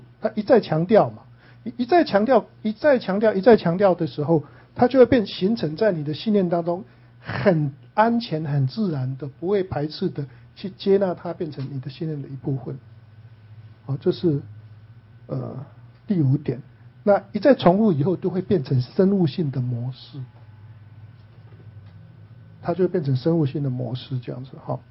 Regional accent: Taiwan; 像我们台湾人就是台湾国语，对不对？

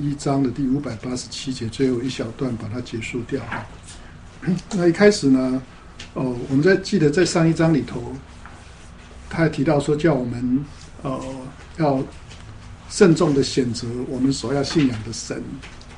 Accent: Taiwan; 像我们台湾人呢，哈，主要的信仰是什么？观世音菩萨或者是妈祖嘛。

